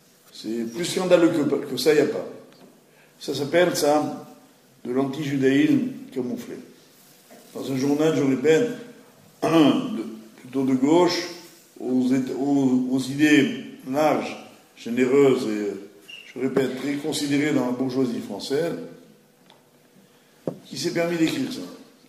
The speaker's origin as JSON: {"language": "French", "town": "Nice", "region": "Provence-Alpes-Côte d'Azur", "country": "France", "said": "je suis originaire de Nice"}